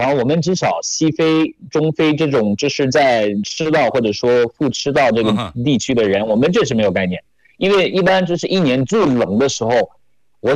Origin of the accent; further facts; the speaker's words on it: Cameroon; Chinese is a second language; now in China; 我虽然在中国已经这么多年，都快七年了，但是每当冬季，我真的会很头大，因为我们那边实际上就是喀麦隆嘛，我们是热带